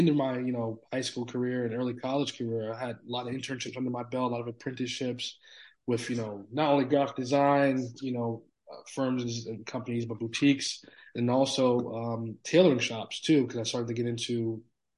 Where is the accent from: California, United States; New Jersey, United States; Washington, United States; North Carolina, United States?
New Jersey, United States; Piscataway; I grew up in Piscataway, New Jersey. Like I said, it's not close to New York.